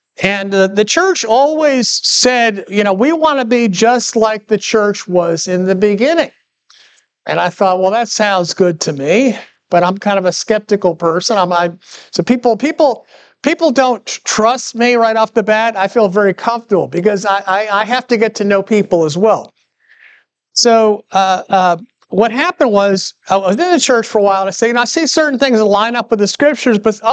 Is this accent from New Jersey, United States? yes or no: yes; New Jersey, United States; So I grew up in New Jersey, which is New Jersey people are famous for being very blunt.